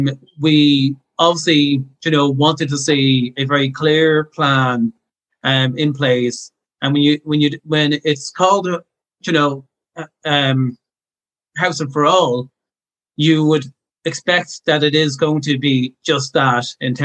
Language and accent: English; Ireland; And as an Irish traveller who I'm in my 40s now, and would have experienced, all the issues that, from homelessness to being on the roadside to lack of facilities to evictions.